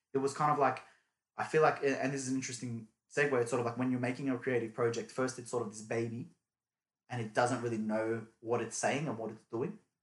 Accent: Australia; born there; I'm here, I'm Turkish, I'm Muslim, you know, but I was born here in Australia.

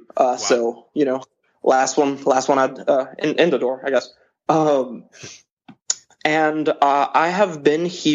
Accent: Panama; So I'm from Panama originally, and I went to school for electrical engineering there

